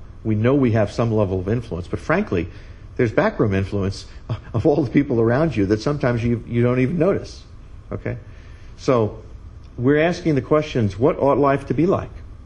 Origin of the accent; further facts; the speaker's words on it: McLean, Virginia, United States; M&M Mars Company, which actually is located in my hometown in McLean, Virginia.